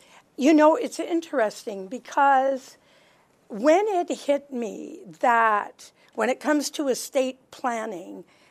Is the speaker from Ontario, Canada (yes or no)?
no; North Battleford, Saskatchewan, Canada; also born or lived in Regina; I grew up in Saskatchewan, North Battleford, Regina.